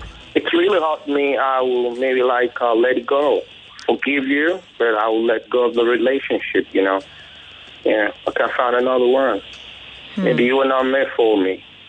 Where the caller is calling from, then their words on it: Ikorodu, Lagos, Nigeria; I'm calling from Ikorodu.